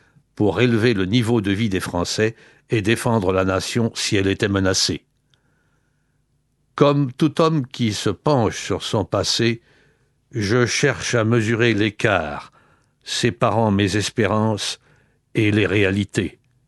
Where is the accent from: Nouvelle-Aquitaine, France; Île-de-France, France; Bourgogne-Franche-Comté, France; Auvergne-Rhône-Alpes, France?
Île-de-France, France; Paris; also born or lived in Vincennes; Ce qui explique que je suis né à Vincennes, ville charmante dans la banlieue parisienne.